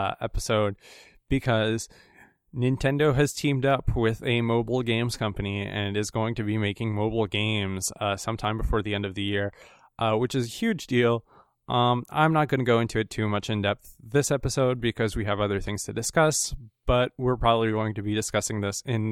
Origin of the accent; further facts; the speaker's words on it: Yokohama, Kanagawa, Japan; the Yokohama Bay Stars, which was the baseball team right next to where I was in Yokohama. So shout out to my hometown, I guess.